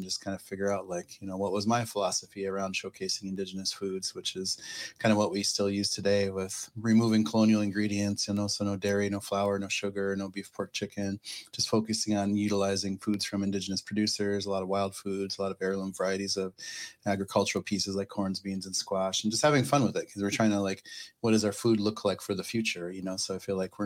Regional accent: Pine Ridge, South Dakota, United States; also born or lived in Black Hills; now in Minneapolis, United States; it was a long journey because I grew up on Pine Ridge. My mom moved to the Black Hills in South Dakota. I did high school and college there.

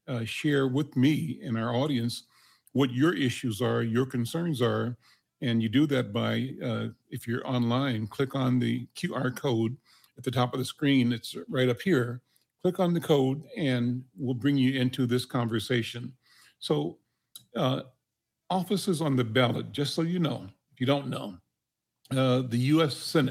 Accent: Kansas City, Missouri, United States; I remember growing up in Kansas City, Missouri, that my parents and my entire family took the question of voting and civil rights and human rights very seriously

